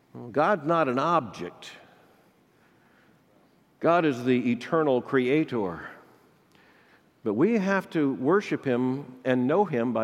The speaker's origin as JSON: {"language": "English", "region": "Florida", "country": "United States", "tie": "born or raised there", "said": "I grew up in Florida. I recently was looking at some photographs of my boyhood in Florida."}